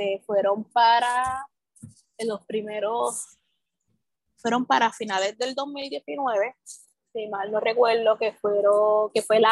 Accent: Loíza, Puerto Rico; Yo soy percusionista, soy de Loíza. Yo siempre crecí en la percusión, en el arte, en la música. Siempre crecí dentro de una comunidad que defiende la cultura

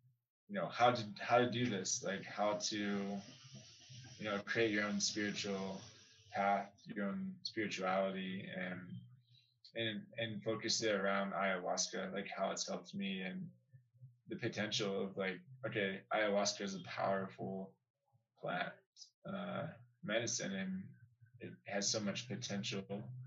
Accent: United States; I grew up like how most people in the U.S. grew up, you know, very privileged in a way

